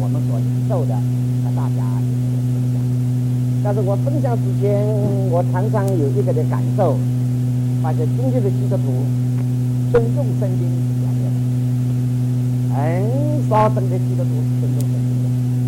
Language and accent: Chinese; Taiwan; now in North America; 我们也是从台湾移民过来